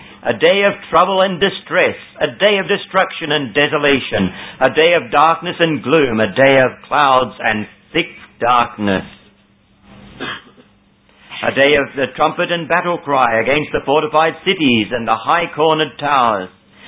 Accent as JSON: {"language": "English", "town": "Sydney", "region": "New South Wales", "country": "Australia", "said": "I come from Sydney. I can see the buildings going up there."}